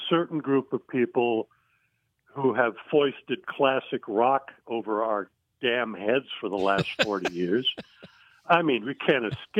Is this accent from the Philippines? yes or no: yes; Philippines; you know, I grew up in the Philippines.